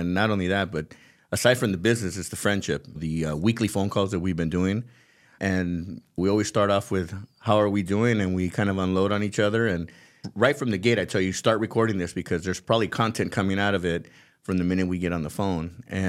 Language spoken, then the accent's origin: English; Los Angeles, California, United States; It talked about my life growing up in Southern California, Los Angeles, getting into the entertainment world